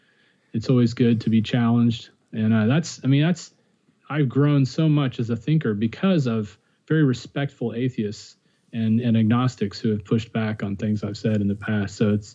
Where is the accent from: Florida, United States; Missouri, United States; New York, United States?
Florida, United States; I grew up in Florida, so I'm even, you know, more ignorant of hockey